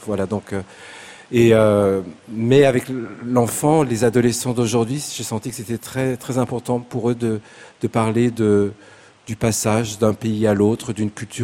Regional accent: France; born there; je suis né en France

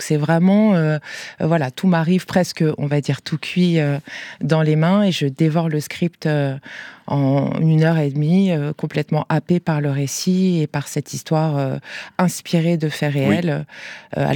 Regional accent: France; Karine, Virginie et moi-même sommes des femmes, et pas que, nous sommes des femmes noires. Voilà, moi je suis française, fière de l'être

